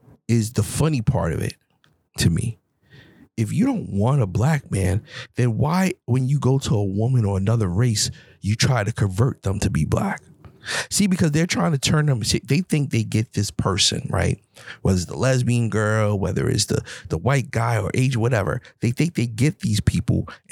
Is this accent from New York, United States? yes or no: yes; New York, United States; You know, I'm from New York.